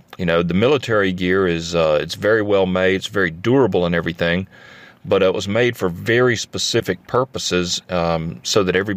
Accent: Alabama, United States; I'm a fellow from Alabama who's been around the block, and I've been all over Central and South America. I've lived down there, worked down there.

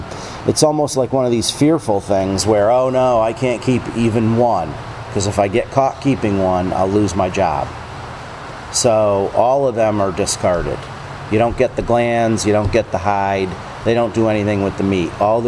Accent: Connecticut, United States; I'm from Connecticut. I've lived in Connecticut my whole life. Please don't hold that against me.

